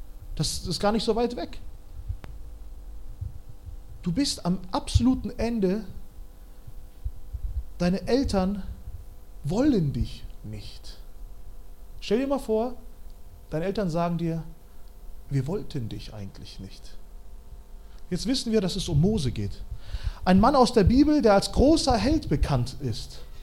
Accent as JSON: {"language": "German", "country": "Kazakhstan", "said": "weil ich komme aus Kasachstan, bei uns ist das so, wenn unsere Familie zusammenkommt, 120 Leute, vielleicht 130"}